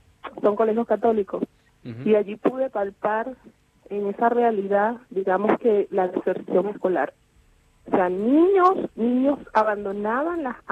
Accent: Ciudad Bolívar, Bolívar, Venezuela; moved away; En mi país, yo lo viví antes de salir, me crié en Ciudad Bolívar. Una parte que se llama Bloques de la Paragua

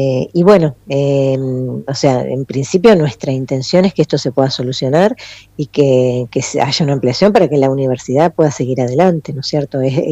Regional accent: Argentina

